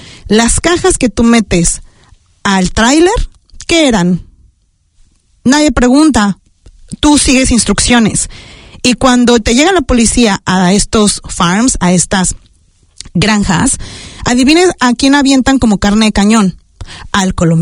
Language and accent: Spanish; Mexico; moved away; Siempre he estado muy pegada a todo lo que pasa en mi país. Desde que llegué a este país en el 2009